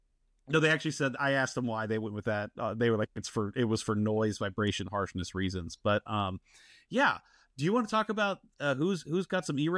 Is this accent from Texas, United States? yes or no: yes; Texas, United States; Senator Ted Cruz out of my home state of Texas